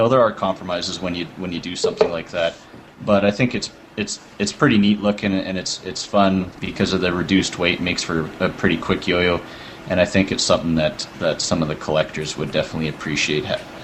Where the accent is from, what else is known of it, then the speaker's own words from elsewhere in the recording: Calgary, Alberta, Canada; I'm from Calgary, Alberta, Canada, way up here, way in the north.